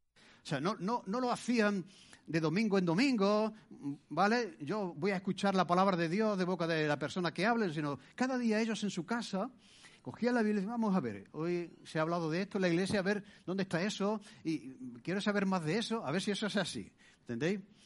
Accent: Martos, Andalusia, Spain; cuando comenzó la iglesia en mi pueblo, pues se comenzó al mismo tiempo una iglesia en un pueblo de al lado. Yo soy de Martos

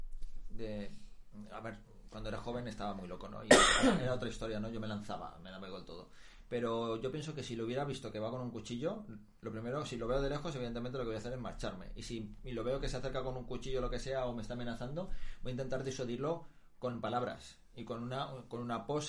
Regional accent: Mataró, Catalonia, Spain; También es catalán como yo, ¿vale? Bueno, él es de Barcelona, yo soy de Mataró, pero está al lado.

